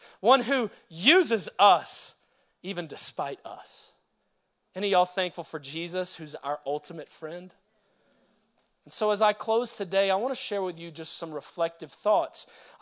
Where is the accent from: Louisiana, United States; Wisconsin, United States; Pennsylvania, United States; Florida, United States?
Louisiana, United States; New Orleans; I grew up in New Orleans, but we were always on the road because my dad was a revival preacher.